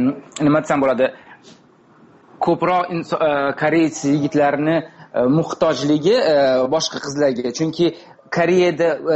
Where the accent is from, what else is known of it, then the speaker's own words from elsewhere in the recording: New York City, New York, United States; Yo'q, men Amerikadan, Nyu-Yorkdanman.